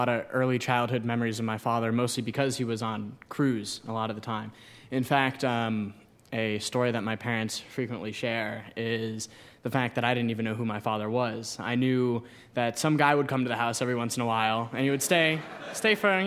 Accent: Norfolk, Virginia, United States; born there; also born or lived in California / Rhode Island / Germany / Key West; I was born in Norfolk, Virginia, moved to California, spent a lot of time in Virginia, up in Rhode Island as well, and then overseas in Germany for 3 years, and then most recently 5.5 years in Key West

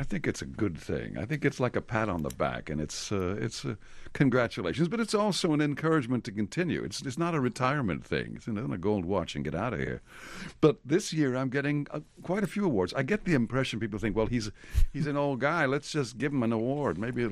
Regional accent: El Paso, Texas, United States; I'm from El Paso. It's a border town, border of Juarez, Mexico.

